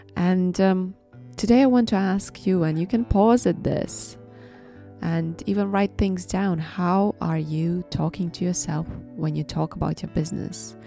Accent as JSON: {"language": "English", "country": "Latvia", "tie": "born or raised there", "first_language": "Latvian", "second_language": "English", "moved": "yes", "said": "I had almost no one in Latvian audience, which is my native language and the country where I was born and spent half of my life."}